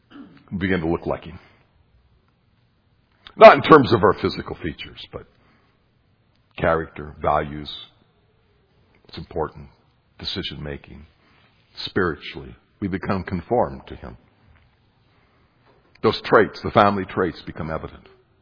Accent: Montana, United States; I grew up in a small rural town. I grew up in Montana

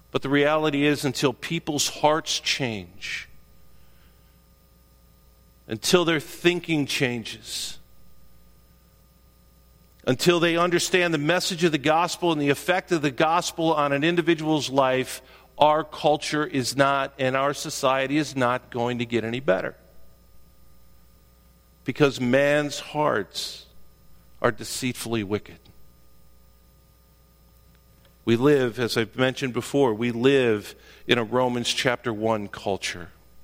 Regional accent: Cleveland, Ohio, United States; I remember growing up in Cleveland, it was when Jesus Christ Superstar came out.

